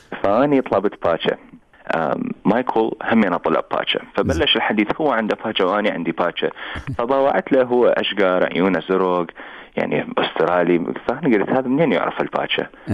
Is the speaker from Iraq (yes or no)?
yes; Baghdad, Baghdad Governorate, Iraq; now in United States; من وين أنت؟ أقولهم بالإنجليزي originally from Iraq from Baghdad.